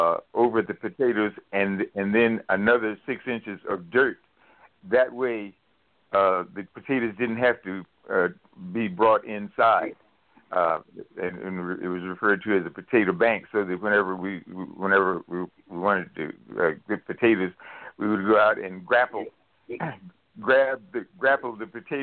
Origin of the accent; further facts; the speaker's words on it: North Carolina, United States; I love sweet potatoes, and sweet potatoes was one of the staples as I was growing up in North Carolina.